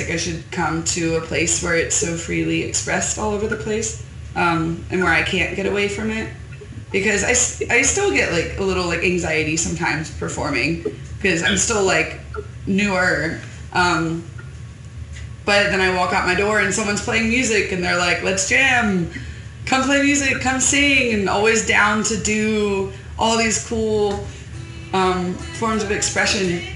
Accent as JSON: {"language": "English", "town": "Newark", "region": "Delaware", "country": "United States", "also_born_or_lived": "Yellowstone / Alaska / Colorado", "moved": "as an adult", "said": "Yeah, I'm from Newark, Delaware. I was there till I was like 22. And then I went on this whole thing of like just trying to travel around everywhere, and I moved out to Yellowstone, and then I lived up in Alaska and Colorado"}